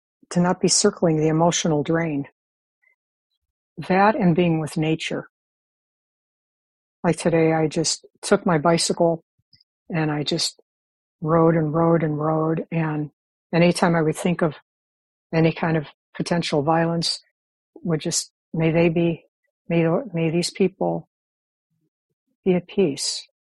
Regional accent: Cleveland, Ohio, United States; experienced heavy duty racism and major violence and demonstrations back when I was 16 years old growing up in Cleveland, Ohio.

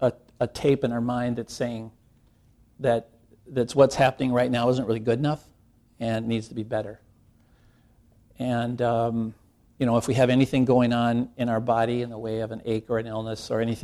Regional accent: Rochester, Minnesota, United States; also born or lived in Portland / New York / Tokyo; I did grow up in Minnesota. I grew up in Rochester, actually. I went to college out in Portland, Oregon.

